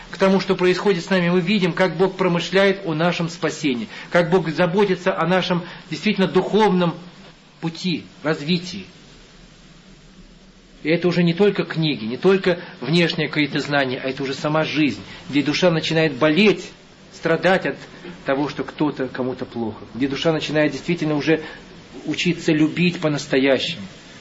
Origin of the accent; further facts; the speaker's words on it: Barysaw, Minsk Region, Belarus; Я из Борисова.